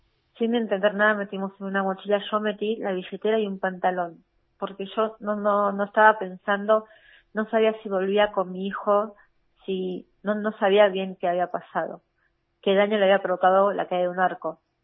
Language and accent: Spanish; Buenos Aires, Argentina; Somos de Buenos Aires